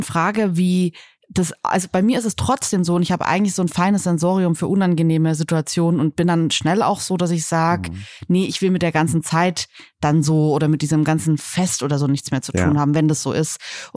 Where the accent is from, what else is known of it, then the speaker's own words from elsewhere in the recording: Northern Germany, Germany; Ich komme aus Norddeutschland